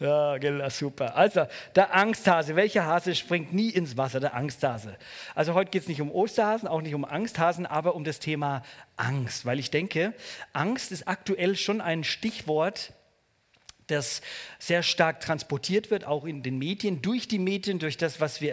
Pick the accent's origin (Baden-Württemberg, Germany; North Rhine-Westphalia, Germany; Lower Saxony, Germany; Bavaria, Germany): Bavaria, Germany; accent: Franconian; Ich komme ursprünglich aus dem Bundesland Bayern. Richtig, eigentlich ein Franke, also ich kann auch das R etwas rollen.